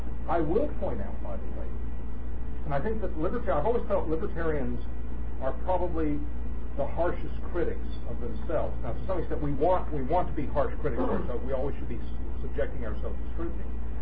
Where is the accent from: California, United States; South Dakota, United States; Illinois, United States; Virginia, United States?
Virginia, United States; The Commonwealth of Virginia, my home state, of course, we have elections every year.